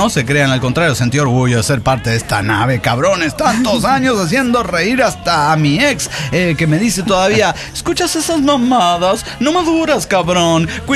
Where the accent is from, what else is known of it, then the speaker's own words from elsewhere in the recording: Mesa, Arizona, United States; de Mesa, Arizona, ¿cómo la ves?